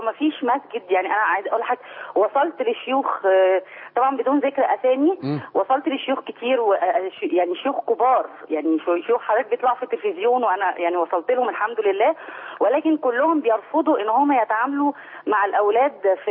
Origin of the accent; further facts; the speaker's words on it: Cairo, Cairo Governorate, Egypt; أنا من القاهرة